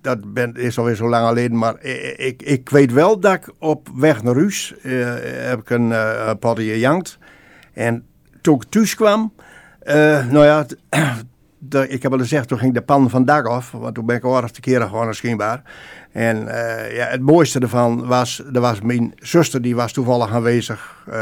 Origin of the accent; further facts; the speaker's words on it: Sellingerbeetse, Groningen, Netherlands; Ik ben geboren in Sellingerbeetse. Dat is een klein streek, boerenstreekje in de gemeente Vlachtwedde.